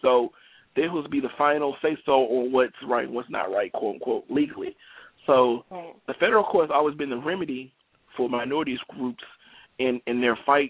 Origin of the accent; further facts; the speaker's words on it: Mississippi, United States; I grew up, and you know, I'm a Mississippi boy. I'm from the South, so it's the look.